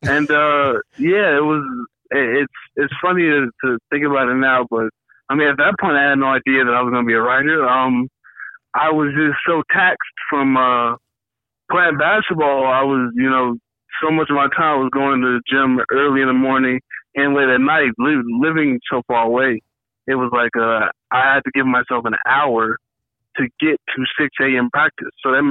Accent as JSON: {"language": "English", "town": "Chicago", "region": "Illinois", "country": "United States", "tie": "born or raised there", "said": "Yeah, I grew up in Uptown on the north side. I went to school over there, lived in the same apartment building on Lakeside, 920 West Lakeside, for the first 18 years of my life."}